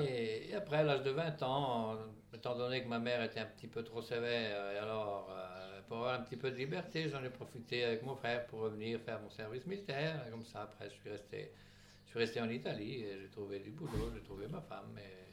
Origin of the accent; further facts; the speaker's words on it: Quincy, Centre-Val de Loire, France; also born or lived in Gosaldo, Italy; Et je suis né à Gosaldo. Et à l'âge de moins de 2 ans, j'ai émigré en France, à Quincy, dans le Cher.